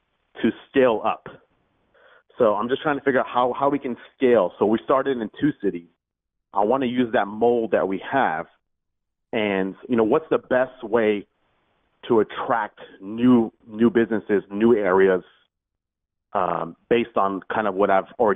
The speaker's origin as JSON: {"language": "English", "town": "Houston", "region": "Texas", "country": "United States", "said": "I'm from Houston, Texas."}